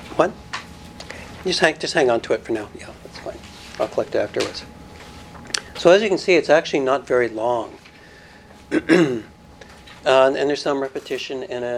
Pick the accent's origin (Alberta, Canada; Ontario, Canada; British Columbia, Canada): Alberta, Canada; Calgary; I grew up mostly in Calgary on the prairies, the Canadian prairie